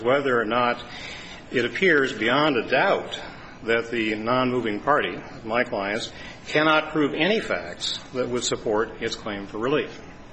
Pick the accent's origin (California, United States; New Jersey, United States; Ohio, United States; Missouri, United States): California, United States; San Francisco; I'm from San Francisco.